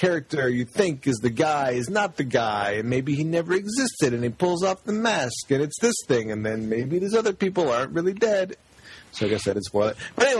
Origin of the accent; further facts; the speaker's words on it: Australia; I'm actually Australian.